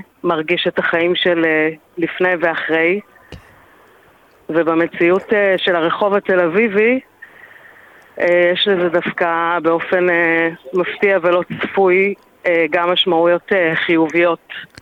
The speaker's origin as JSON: {"language": "Hebrew", "town": "Kfar Etzion", "region": "West Bank", "country": "Palestine", "tie": "born or raised there", "said": "אני גדלתי בקיבוץ כפר עציון, זה קיבוץ דתי בגוש עציון"}